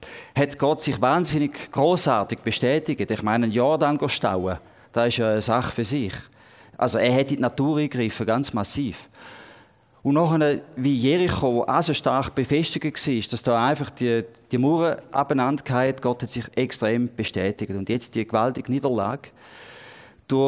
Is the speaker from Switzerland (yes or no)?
yes; Switzerland; Also wir würden uns ja als Schweizer auch wehren